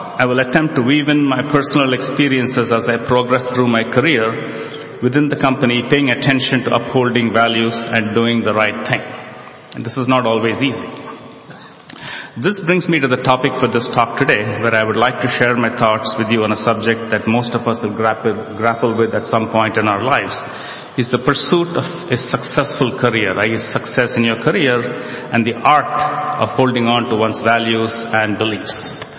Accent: India; also born or lived in Chennai, India; I was born in Chennai and grew up in many parts of India. Much of my schooling was in very small government schools in remote areas with little to no access in any of the facilities

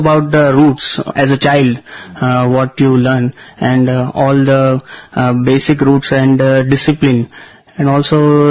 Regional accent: Surat, Gujarat, India; I am from Surat, Gujarat. I am a mechanical engineer.

